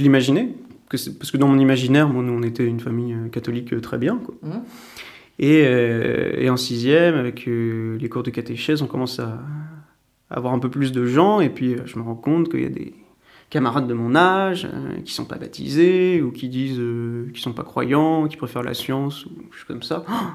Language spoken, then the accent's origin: French; Chartres, Centre-Val de Loire, France; J'ai 28 ans. Je suis né à Chartres, et puis j'y ai passé l'essentiel de ma vie, en tout cas jusqu'à 18 ans. Et puis donc je suis né dans une famille luisantaise.